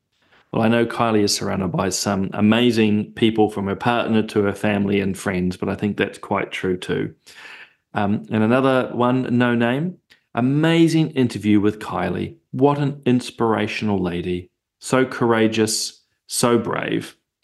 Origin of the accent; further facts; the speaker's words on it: Whangarei, Northland, New Zealand; And seeing I'm also originally from Whangarei, hello, doubly so.